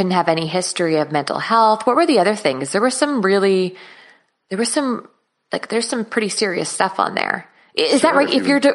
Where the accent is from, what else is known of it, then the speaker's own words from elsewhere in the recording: Canada; now in Australia; I'm Canadian, man. I live I live in Australia, but I'm Canadian through and through.